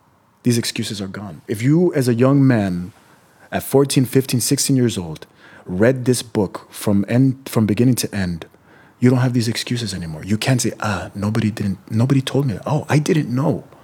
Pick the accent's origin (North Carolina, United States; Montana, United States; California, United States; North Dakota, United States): California, United States; Imperial Beach; I come from Southern California, and not just Southern California. I come from the most southern western tip of Southern California, which is the Imperial Beach, San Ysidro area.